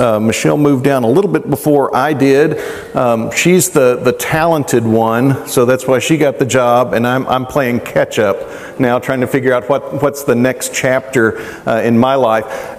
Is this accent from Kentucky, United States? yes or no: yes; Kentucky, United States; moved away; Now, I grew up in Kentucky. And there's a little bit of animosity between Hoosiers and Kentuckians.